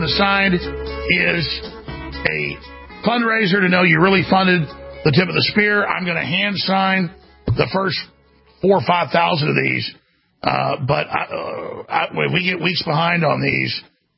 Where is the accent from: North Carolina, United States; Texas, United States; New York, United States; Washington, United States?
Texas, United States; Dallas; I grew up in Dallas.